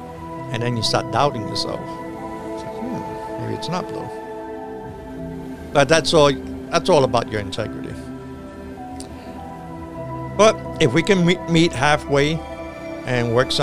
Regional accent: Bronx, New York, United States; And listen, I'm from the Bronx of New York. In my days, it was bad.

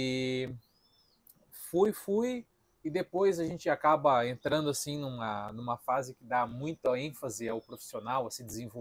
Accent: Joinville, Santa Catarina, Brazil; Nasci aqui em Joinville mesmo

